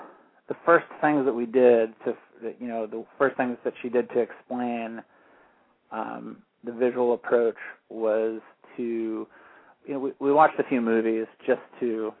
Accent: Portland, Oregon, United States; everyone, the crew, we're all people from Portland.

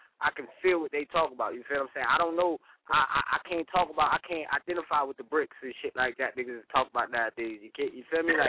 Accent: New York, United States; I'm from New York, so look, that ain't going too far.

